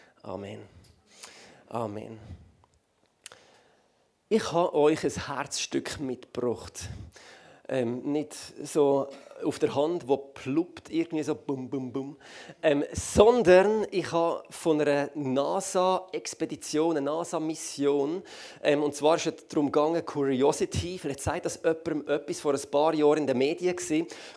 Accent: Basel, Switzerland; ich bin aus dem ICF Winterthur, aber ich bin ursprünglich aus der Region Basel.

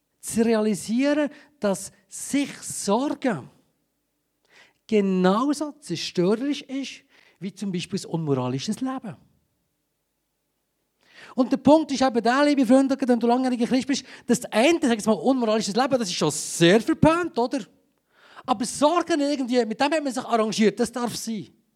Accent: Switzerland; Wir sind Schweizer, wir sind diplomatisch, wir sind sachlich

